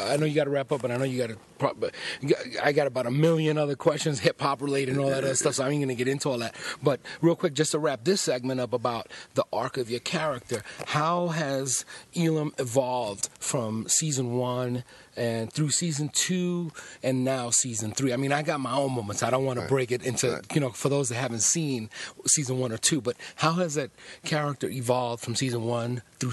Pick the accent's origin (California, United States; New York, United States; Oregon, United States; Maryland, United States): New York, United States; New York City; I grew up in New York City at the genesis of the hip-hop, you know, movement era, the Rocksteady crew.